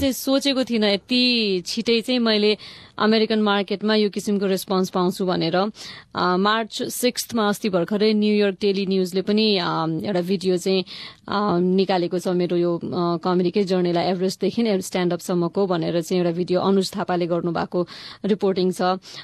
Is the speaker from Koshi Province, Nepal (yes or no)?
no; Kathmandu, Bagmati, Nepal; म काठमाडौँमा जन्मेको हुर्केको